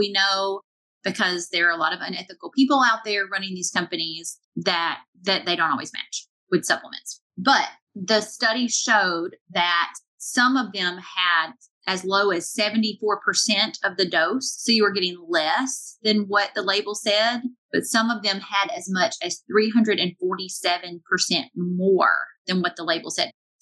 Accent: the South, United States; I'm from the South. We love casseroles.

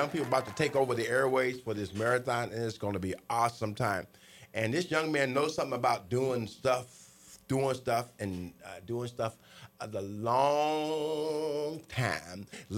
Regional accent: Terre Haute, Indiana, United States; I mean, my hometown, Terre Haute, I went through four different high schools, man.

